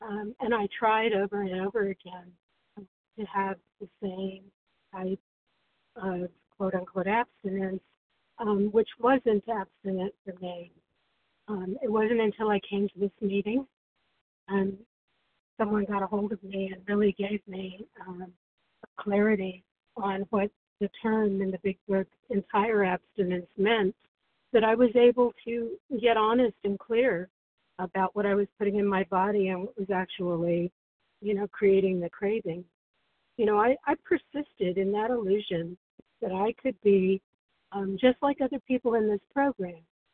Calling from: New Mexico, United States; Hi, everybody. … I'm calling from New Mexico.

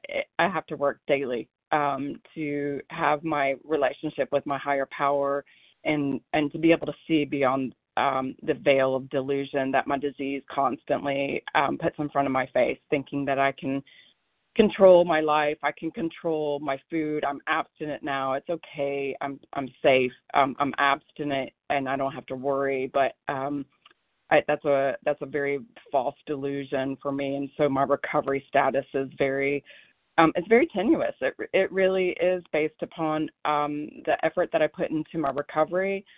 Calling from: Oregon, United States; from Oregon.

